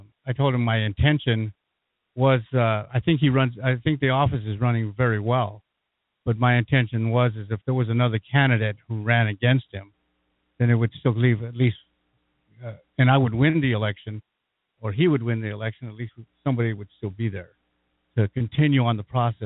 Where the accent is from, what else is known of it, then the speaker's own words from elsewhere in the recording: Las Cruces, New Mexico, United States; I was born and raised here in Las Cruces.